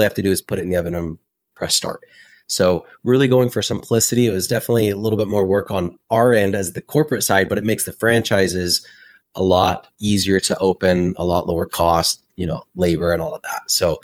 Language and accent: English; Utah, United States; Yeah, so I grew up in Utah, and there's a lot of cookie companies out of Utah.